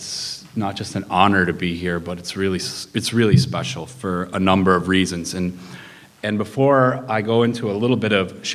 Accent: Detroit, Michigan, United States; now in Spokane, United States; I live in Spokane and I come from Detroit

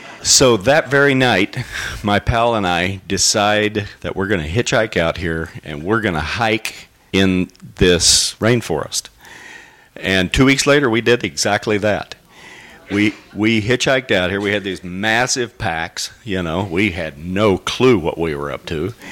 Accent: Oklahoma, United States; I was born and raised in Oklahoma.

